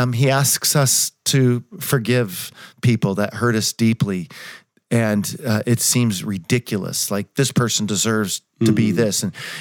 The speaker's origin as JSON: {"language": "English", "region": "California", "country": "United States", "said": "I love California. I'm a Californian."}